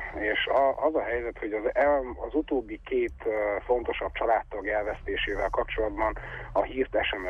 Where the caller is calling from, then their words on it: Alsórákos, Brașov County, Romania; Alsórákosról vagyok